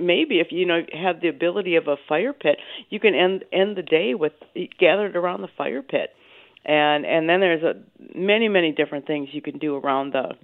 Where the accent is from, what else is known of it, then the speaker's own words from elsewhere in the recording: Milwaukee, Wisconsin, United States; For example, I grew up in Milwaukee and never went to a brewery tour, and Milwaukee's full of breweries.